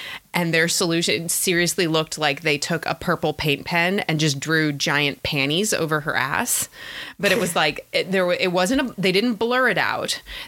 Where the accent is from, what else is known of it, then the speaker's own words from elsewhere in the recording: California, United States; obviously I grew up in California